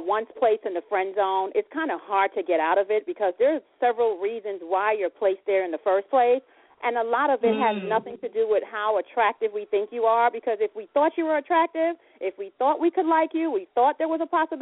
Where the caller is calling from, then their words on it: Atlanta, Georgia, United States; Hey, this is … I'm calling from Atlanta.